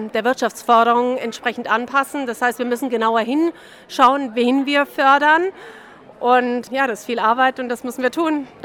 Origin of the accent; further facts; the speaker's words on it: Augsburg, Bavaria, Germany; wenn wir hier in Augsburg, ist meine Heimatstadt, mit positivem Beispiel vorangehen